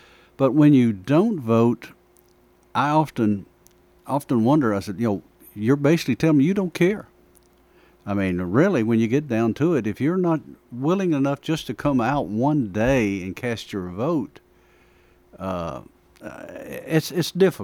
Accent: Versailles, United States; I can remember as a kid back in, I grew up in Versailles.

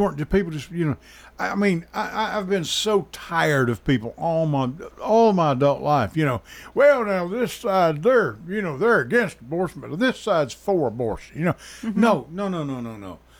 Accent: United States; I'm an American white man

